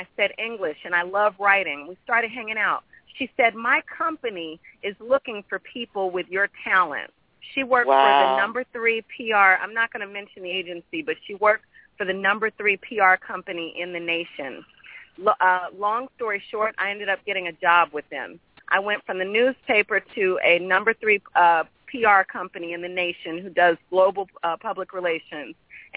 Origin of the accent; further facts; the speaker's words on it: St. Louis, Missouri, United States; The novel is set in St. Louis. I grew up in St. Louis.